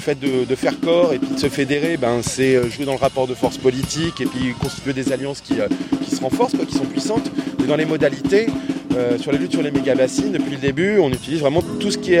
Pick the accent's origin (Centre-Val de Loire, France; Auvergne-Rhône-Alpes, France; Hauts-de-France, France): Hauts-de-France, France; Méru; j'ai grandi à Méru, donc Compiègne, Creil, tout ça.